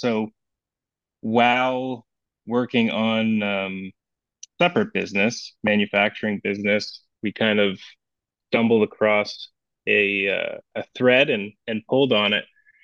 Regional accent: Ottawa, Ontario, Canada; born and raised in Ottawa.

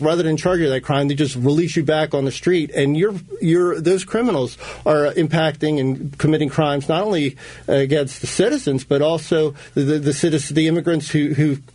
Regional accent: Parkville, United States; Now, I grew up in Parkville. It's a community with lots of immigrants, legal immigrants.

